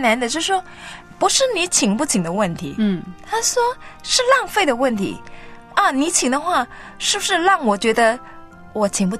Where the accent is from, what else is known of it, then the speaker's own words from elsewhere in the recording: China; 譬如说，今天如果我们中国人，在我们有信仰的背景里面